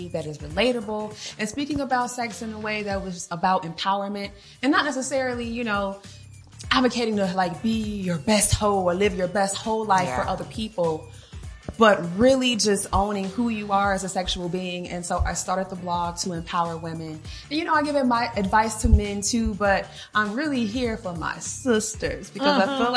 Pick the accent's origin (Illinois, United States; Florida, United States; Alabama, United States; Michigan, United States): Illinois, United States; Chicago; Well, I'm from Chicago, Illinois, and I am a sexologist.